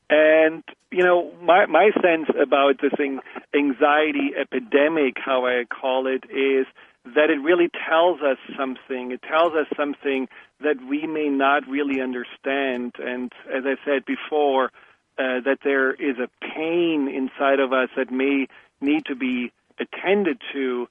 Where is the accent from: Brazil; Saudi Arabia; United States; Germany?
Germany; accent: German; English is a second language; what about my English and my German accent and will people make fun of me?